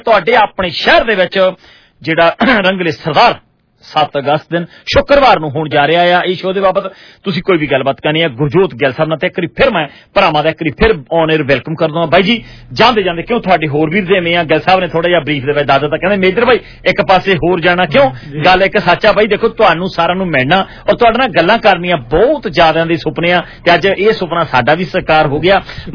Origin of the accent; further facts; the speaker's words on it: Punjab, India; ਮੈਂ ਦੁਆਬੇ ਦਾ ਰਹਿਣ ਵਾਲਾ ਆ ਤੇ ਸਾਡੇ ਦੁਆਬੇ ਦੇ ਵਿੱਚ ਕਹਾਵਤ ਹੁੰਦੀ